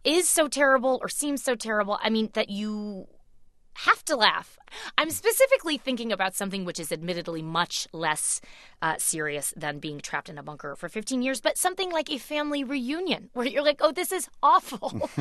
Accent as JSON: {"language": "English", "town": "St. Louis", "region": "Missouri", "country": "United States", "tie": "born or raised there", "moved": "as an adult", "lives_now": "New York, United States", "said": "I grew up in St. Louis, and I moved to New York after college"}